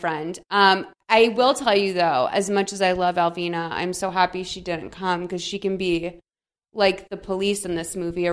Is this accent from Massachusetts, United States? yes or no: yes; Massachusetts, United States; No, so I'm from Massachusetts, right?